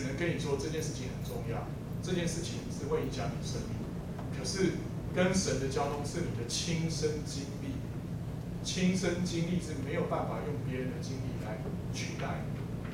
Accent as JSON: {"language": "Chinese", "country": "Taiwan", "said": "例如说，我从台湾过来，"}